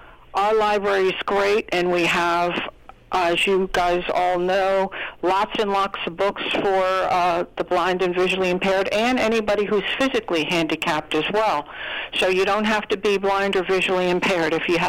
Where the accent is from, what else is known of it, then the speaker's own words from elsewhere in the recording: Woodbridge, New Jersey, United States; Yeah, that's where I was born and raised and went to Woodbridge High School